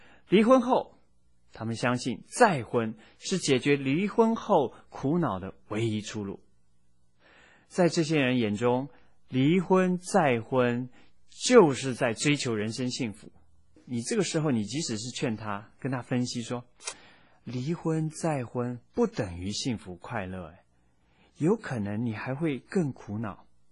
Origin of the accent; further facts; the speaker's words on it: China; 我们中国人常说天妒英才